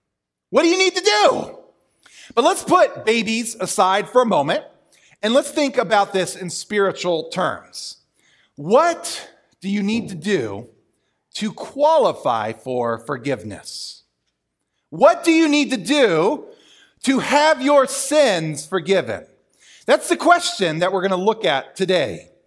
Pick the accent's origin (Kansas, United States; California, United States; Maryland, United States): Maryland, United States; a bridge outside of Ocean City, Maryland, my home state